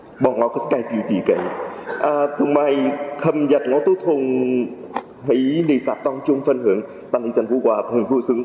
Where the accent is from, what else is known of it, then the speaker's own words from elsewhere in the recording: Vietnam; 然后在越南我们领经章之后，小朋友继续在主日学读读书